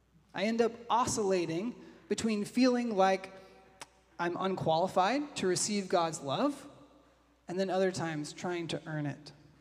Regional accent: Boston, Massachusetts, United States; Now me, I'm coming from Boston

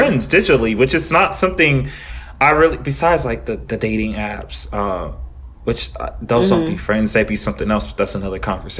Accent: Florida, United States; also born or lived in California; I'm from Florida and California.

